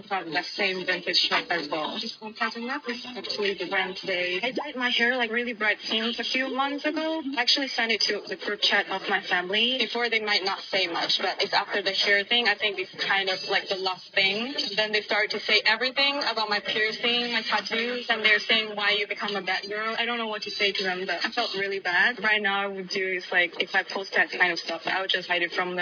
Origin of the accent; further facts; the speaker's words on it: Hubei, China; now in London, United Kingdom; I'm from China, Hubei province.